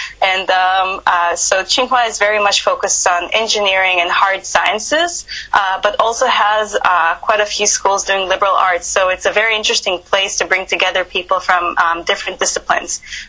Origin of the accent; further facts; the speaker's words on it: Israel; now in China; I come from Israel, born and raised there, and I've actually worked in Israel for some years in law.